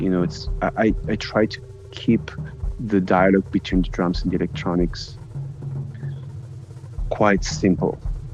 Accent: Verona, Veneto, Italy; now in Berlin, Germany; I'm a musician. I'm a drummer and composer. I grew up in Italy, in Verona. I've been living in Berlin since 2011.

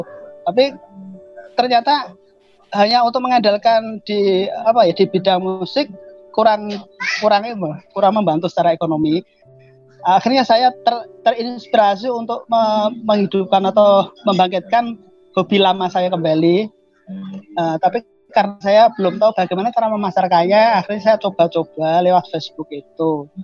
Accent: Grobogan, Central Java, Indonesia; tepatnya Dusun Truwili, Desa Dimoro, Kecamatan Toroh, Kabupaten Grobogan, Jawa Tengah. Jadi untuk memperkenalkan kampung pelosok saya, ya saya tampilkan nama dusun saya di belakang nama panggilan saya itu.

